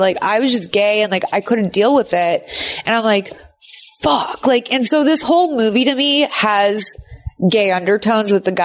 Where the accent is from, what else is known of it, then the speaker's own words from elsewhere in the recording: Massachusetts, United States; And growing up in Massachusetts was fucking rough.